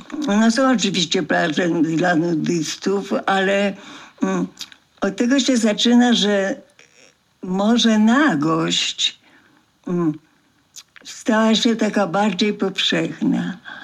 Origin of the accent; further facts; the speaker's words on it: Koszalin, West Pomeranian Voivodeship, Poland; W dzieciństwie byłam w Koszalinie, a Koszalina była bardzo blisko nad morze.